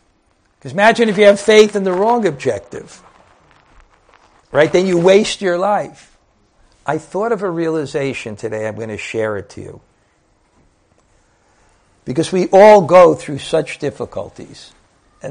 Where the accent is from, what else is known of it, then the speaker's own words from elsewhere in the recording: Brooklyn, New York, United States; accent: Brooklyn; And I really had to twist my Brooklyn accent to pronounce that properly.